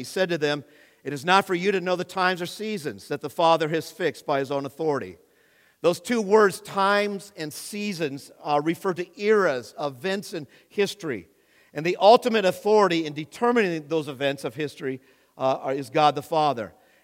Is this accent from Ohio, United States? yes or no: no; Omaha, Nebraska, United States; my Jerusalem is Omaha. That's my hometown. And my Judea, say Nebraska, western Iowa perhaps